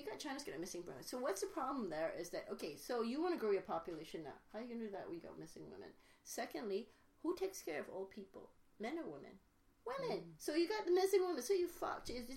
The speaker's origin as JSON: {"language": "English", "country": "Malaysia", "tie": "born or raised there", "said": "So I grew up in Malaysia. My father was the 16th son. My grandfather had 18 sons."}